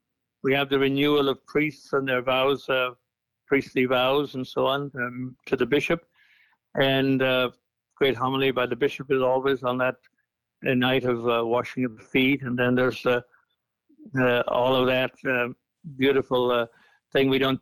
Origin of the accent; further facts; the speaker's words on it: Ireland; Well, again, of course, everybody went. Not everybody went on Holy Thursday, just like here.